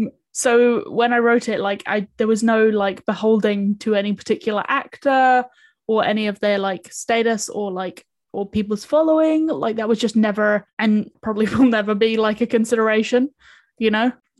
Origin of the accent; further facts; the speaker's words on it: New Zealand; because I come from New Zealand